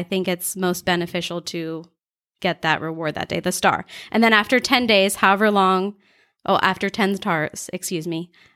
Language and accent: English; Alliance, United States; born there; also born or lived in Hawaii / Germany; Well, I was born in Alliance, but I lived 8 years in Hawaii. 8 years in Germany.